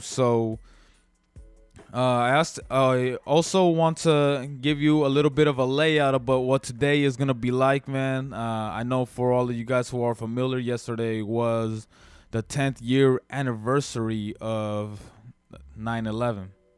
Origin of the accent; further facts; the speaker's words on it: Chowchilla, California, United States; I am from the Fresno area. More specifically, I'm from Chowchilla, California.